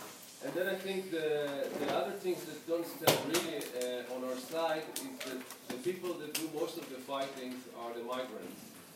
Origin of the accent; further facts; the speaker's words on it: Israel; I'm an Israeli, I was born in Israel, and I was very much an activist when I was in Israel